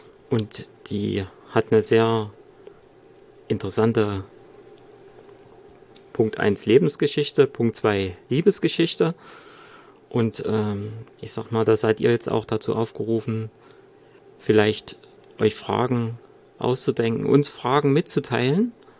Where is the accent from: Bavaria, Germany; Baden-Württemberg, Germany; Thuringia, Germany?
Thuringia, Germany; Erfurt; born there; ich bin in Erfurt geboren, wurde dann 12 Jahre im Prinzip nach der Osterziehung, wenn man so will, erzogen